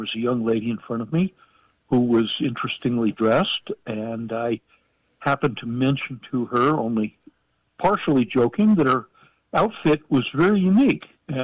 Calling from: Laramie, Wyoming, United States; I'm calling you from Laramie, Wyoming.

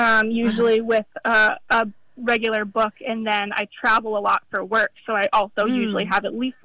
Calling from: Vermont, United States; I'm calling from Vermont.

